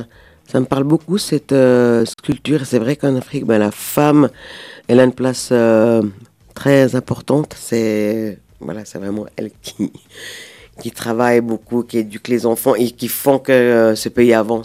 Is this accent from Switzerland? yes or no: yes; La Chaux-de-Fonds, Neuchâtel, Switzerland; j'ai des très bons souvenirs de la Chaux-de-Fonds, de mon enfance à la Chaux-de-Fonds.